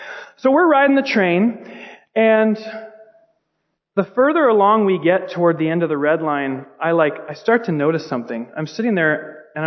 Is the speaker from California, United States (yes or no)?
no; Puyallup, Washington, United States; I mean, I grew up here in Puyallup.